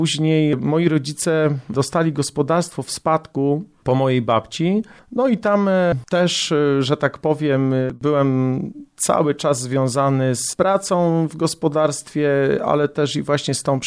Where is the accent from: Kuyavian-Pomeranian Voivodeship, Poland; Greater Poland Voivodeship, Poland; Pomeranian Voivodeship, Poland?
Greater Poland Voivodeship, Poland; Kalisz; born there; Urodziłem się w ogóle w Kaliszu, więc w miejscu, w którym tak naprawdę teraz przebywamy. Następnie przeprowadziłem się z rodzicami do takiej bardzo małej miejscowości